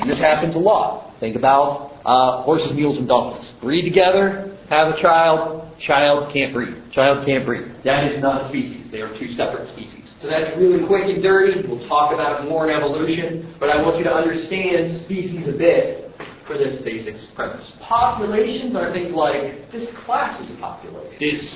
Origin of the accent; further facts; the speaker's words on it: Ohio, United States; now in Scottsdale, United States; I was an emigrant from Ohio, and I'm an immigrant into Scottsdale, into Arizona, okay?